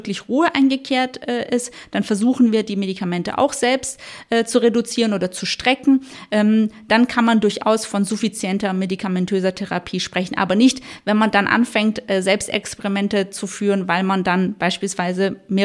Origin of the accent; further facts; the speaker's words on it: Baden-Württemberg, Germany; Ich bin ja ursprünglich Schwäbin